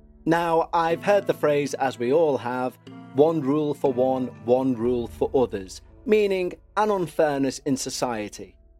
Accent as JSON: {"language": "English", "country": "United Kingdom", "said": "Well, we're British. We're prudes."}